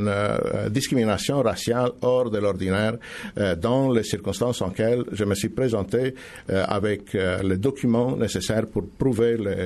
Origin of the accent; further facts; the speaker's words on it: Romania; now in Canada; Oui, je suis roumain d'origine.